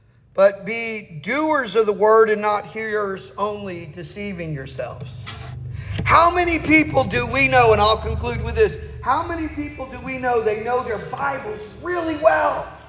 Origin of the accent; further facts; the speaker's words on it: Mississippi, United States; Remember, I'm from South Mississippi, so I say feller and gal.